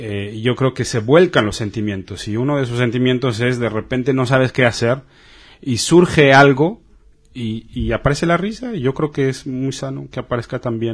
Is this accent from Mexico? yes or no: yes; Mexico; born or raised there